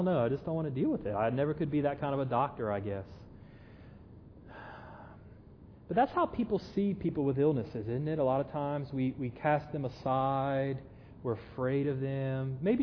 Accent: Southern United States, United States; accent: southern; can you hear my southern accent?

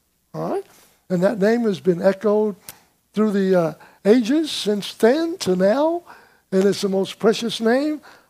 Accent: Slidell, Louisiana, United States; I've constantly reminded myself that I'm from Slidell. This is home for me. I don't want to be any other place on the planet.

